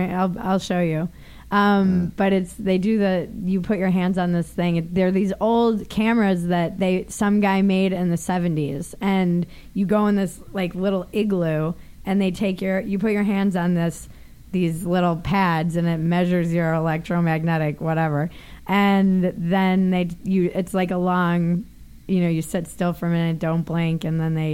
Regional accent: Minnesota, United States; also born or lived in Northeast; I did. I'm from the Northeast and from Minnesota. I graduated from high school in Minnesota.

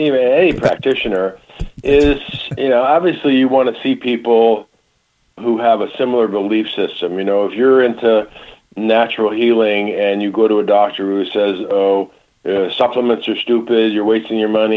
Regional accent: Michigan, United States; I grew up in Michigan, so I know about the Flint and the wonderful nature of the Michiganders.

